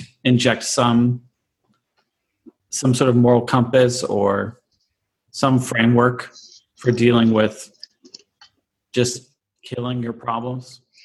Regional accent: Midwest, United States; So we're all from the Midwest, so we're all comfortable with those analogies.

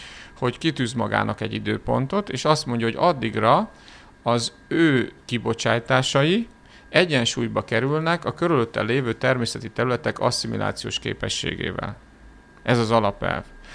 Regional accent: Pécs, Baranya, Hungary; a Pécs és környék agglomeráció, hogy én Pécsről jövök

